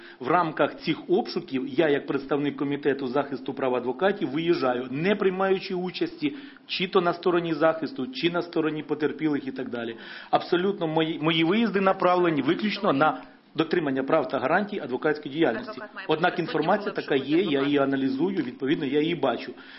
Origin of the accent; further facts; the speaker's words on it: Zazymia, Kyiv Oblast, Ukraine; З Радченком Олександром Васильовичем ми є односельчани. Ми родом із Зазим'я.